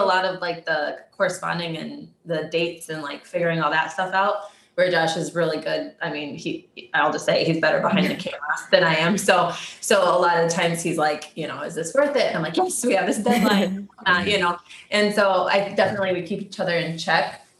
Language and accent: English; Michigan, United States; we found our good because we're from Michigan.